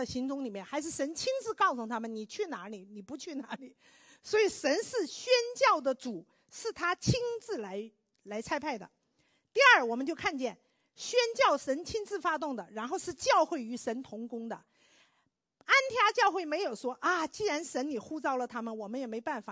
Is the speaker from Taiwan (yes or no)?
no; China; 我们中国人来的都知道，大陆来的时候，那时候中国有多落后